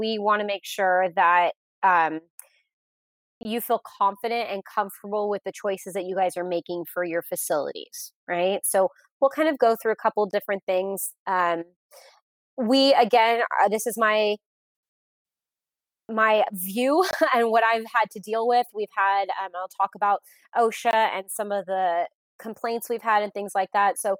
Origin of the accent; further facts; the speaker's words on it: Sacramento, California, United States; I am from Sacramento, so I get to go to lovely Napa, the wine country